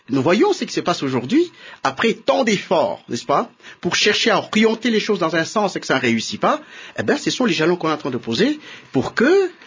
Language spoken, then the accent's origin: French; Lubumbashi, Haut-Katanga, DR Congo; Moi-même, je suis natif de Lubumbashi.